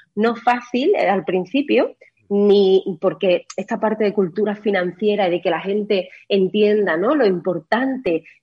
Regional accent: Málaga, Andalusia, Spain; now in Mallorca, Spain; yo trabajaba en Málaga, soy malagueña, y pedí el traslado a Mallorca porque me vine aquí

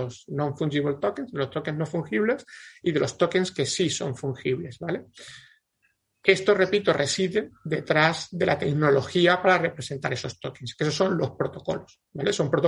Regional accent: Andalusia, Spain; yo como soy andaluz, los tickets de la feria, ¿no?

